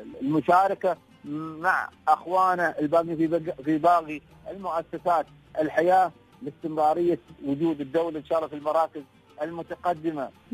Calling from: Egypt; أنا أكلمك من مصر الحين

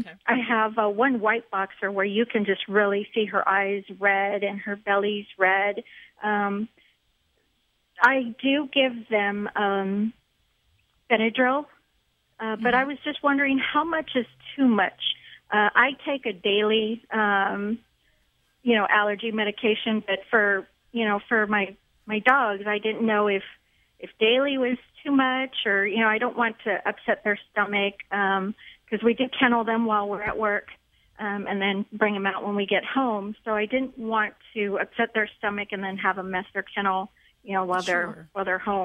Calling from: San Antonio, Texas, United States; San Antonio, Texas.

